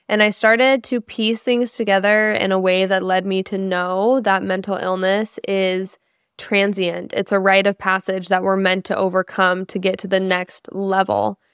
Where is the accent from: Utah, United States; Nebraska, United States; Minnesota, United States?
Utah, United States; Salt Lake City; also born or lived in Riverton, Wyoming / Montana; So I was born in Riverton, Wyoming, but when I was like very young, my mom moved to Salt Lake City, Utah. And so I was really raised in the mountains of Salt Lake City from 0 to 26.